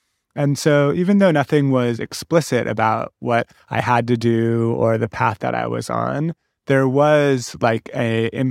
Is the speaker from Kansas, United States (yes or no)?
no; San Francisco, California, United States; I grew up in San Francisco, but sort of pre-dot-com, pre-tech, kind of finding its sex appeal.